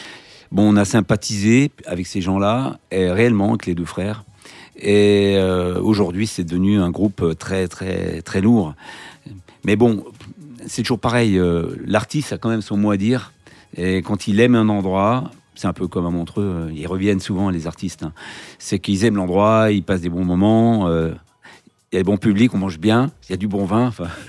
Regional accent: France; Je crois que chez nous en France, ça doit être 3 dates ou 4 dates maximum

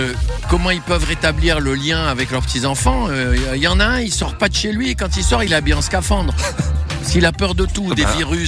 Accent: Tunis, Tunis Governorate, Tunisia; born there; je suis né à Tunis. Je suis né à bah, Tunis.

